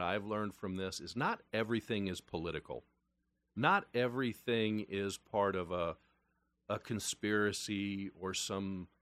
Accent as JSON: {"language": "English", "region": "Iowa", "country": "United States", "tie": "born there", "said": "I said, Danny, I was born here in Iowa, you know."}